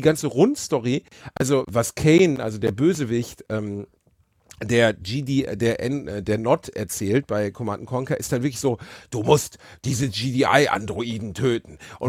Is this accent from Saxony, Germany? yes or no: no; North Rhine-Westphalia, Germany; Ich bin aus dem Ruhrpott